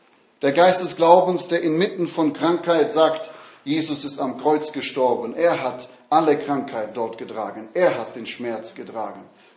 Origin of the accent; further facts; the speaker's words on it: Stuttgart, Baden-Württemberg, Germany; Nun, ich bin in Stuttgart aufgewachsen, das ist eine Großstadt.